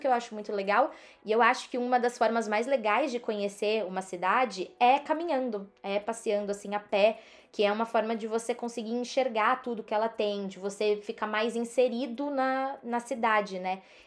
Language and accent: Portuguese; São Paulo, Brazil; A gente é de São Paulo, então a gente tá acostumado a tomar cuidado com os nossos pertences